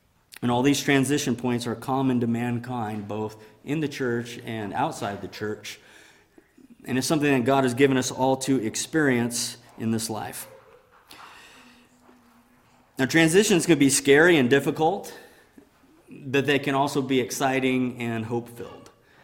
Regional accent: Key West, Florida, United States; born there; where I began, which was I was born in Key West, Florida, all right, to where I've ended up

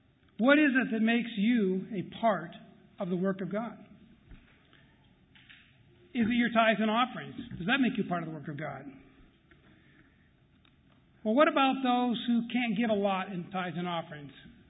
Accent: Pacific Northwest, United States; I grew up in the Pacific Northwest, so it's really wonderful to be back here.

